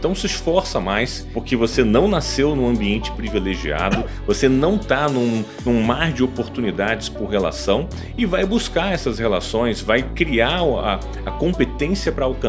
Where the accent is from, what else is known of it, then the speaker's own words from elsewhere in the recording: Rio de Janeiro, Brazil; A princípio, eu estava no Engenho de Dentro, né? Fui criado em Oswaldo Cruz, que é perto de Madureira, depois Engenho de Dentro, que é perto do Meia.